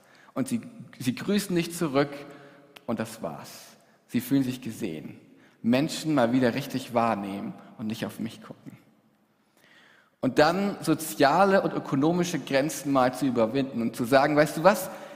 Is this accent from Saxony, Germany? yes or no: no; Cologne, North Rhine-Westphalia, Germany; moved away as an adult; now in Berlin, Germany; Ich bin im Kölner Raum aufgewachsen und 2019 nach Berlin gezogen.